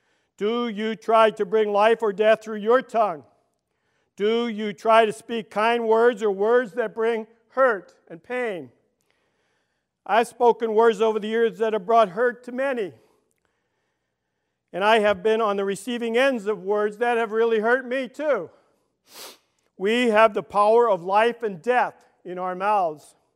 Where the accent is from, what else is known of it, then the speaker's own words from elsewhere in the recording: Brooklyn, New York, United States; I'm from Brooklyn, so I don't speak well.